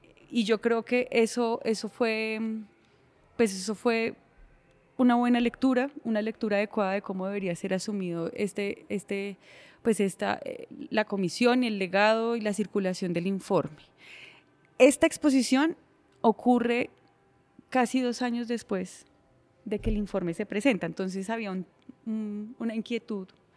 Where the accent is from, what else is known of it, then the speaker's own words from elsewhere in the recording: Bogotá, Bogotá Capital District, Colombia; nosotros como bogotanos y bogotanas, ahí sí muy centralizado